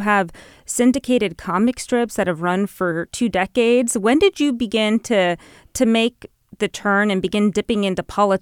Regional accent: Los Angeles, California, United States; I'm from Los Angeles. I went to LAUSD. I'm from Northeast LA.

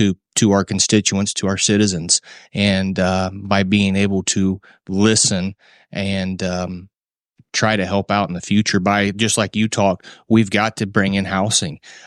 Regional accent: Indiana, United States; I'm originally from Delaware County. We moved to Henry County about 20 years ago, my wife and I.

